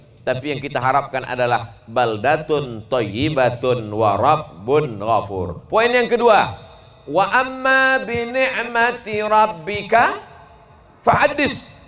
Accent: Sumatra, Indonesia; Saya pikir saya disambut orang di Sumatera karena kami satu pulau, kampung halaman saya.

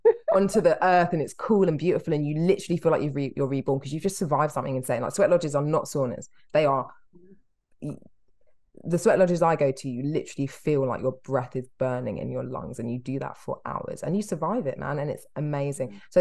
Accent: Peckham, London, United Kingdom; I never had the experience of going camping or being outside in the dark ever because I was from Peckham.

